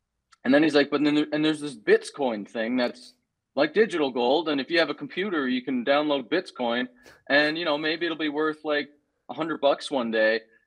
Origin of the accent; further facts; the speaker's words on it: Atlantic Canada, Canada; I grew up in poverty on the East Coast of Canada